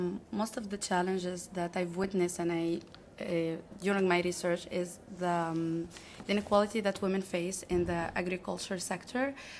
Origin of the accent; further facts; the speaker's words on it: Tunisia; English is a second language; I'm from Tunisia